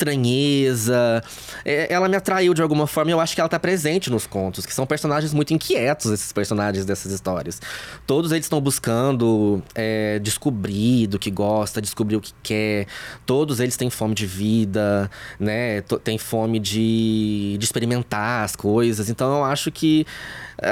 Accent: Passos, Minas Gerais, Brazil; also born or lived in Juiz de Fora; now in Belo Horizonte, Brazil; eu sou de Passos, que fica no sul de Minas. Morei em Juiz de Fora, onde eu me formei. E eu tô aqui em BH tem 6 anos.

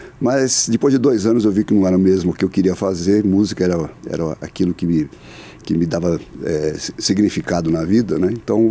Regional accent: São Paulo, Brazil; sou paulista.

